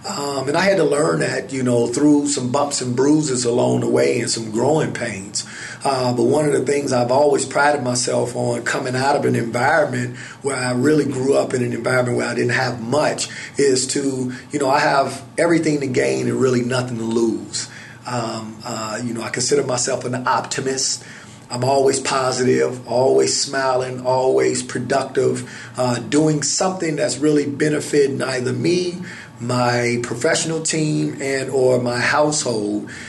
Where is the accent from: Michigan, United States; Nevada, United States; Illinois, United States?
Illinois, United States; Chicago; Well, I mean, I'm from the city of Chicago. Go Bears, go Bulls, go Sox, and Blackhawks. So, I come up in a primarily dominant African-American, Hispanic community.